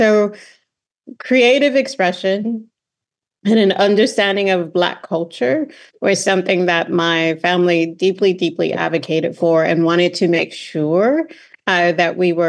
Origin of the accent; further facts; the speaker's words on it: Indianapolis, Indiana, United States; I was born into it. I grew up in Indianapolis, Indiana. I am multi-generational African-American, so, you know, like 7 to 10 generations that we can trace our family heritage in the United States.